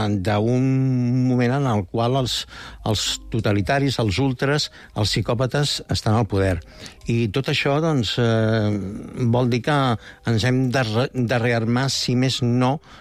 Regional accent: Barcelona, Catalonia, Spain; jo ja ho vivia de petit al meu barri, a la Barceloneta

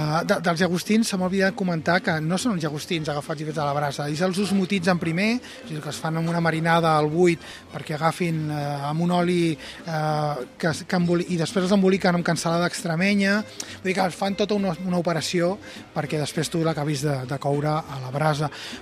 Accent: Catalonia, Spain; Avui anem a Badalona, que és a prop de casa meva, jo soc del Vallès

